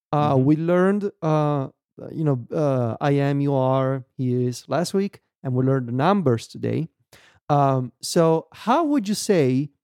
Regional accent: Rome, Lazio, Italy; accent: Roman; So the way that I said it is my Roman accent.

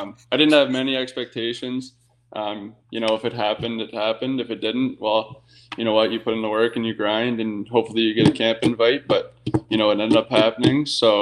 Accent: New Brunswick, Canada; So I'm from New Brunswick.

